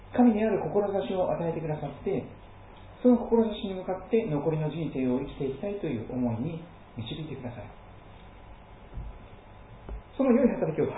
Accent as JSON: {"language": "Japanese", "region": "Kochi", "country": "Japan", "tie": "born or raised there", "said": "私は地元の高知にいたものですから、"}